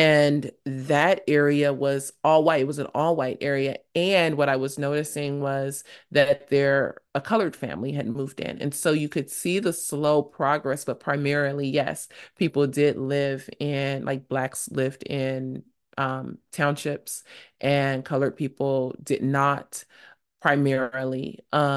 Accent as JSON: {"language": "English", "country": "United States", "said": "I've been told that it's very interesting that I would use the term African American because truly I'm American."}